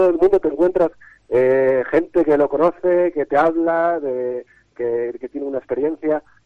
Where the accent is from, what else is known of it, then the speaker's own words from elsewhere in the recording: Gondomar, Galicia, Spain; born there; also born or lived in Austria; now in Baiona, Spain; yo soy nacido en Gondomar y vivimos en Bayona, tanto Noelia como yo, y este proyecto como nació desde cuando vivíamos todavía en Austria, que vivimos 8 años